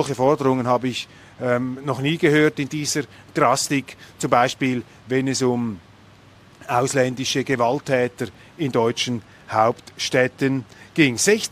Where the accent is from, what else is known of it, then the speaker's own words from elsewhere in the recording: Switzerland; als Schweizer haben wir uns für die Neutralität einzusetzen